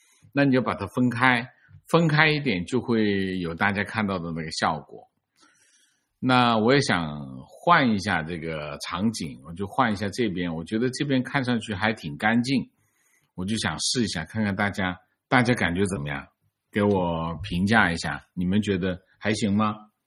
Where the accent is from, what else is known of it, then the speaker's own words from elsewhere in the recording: Guangdong, China; 我在广东长大的外地人，在这里读书的过程中，从广东前几名的初中到高中。学校基本上不允许学生说广东话，对像我这样的外地人来说，这并不算太大的问题，因为一开始就听不懂粤语。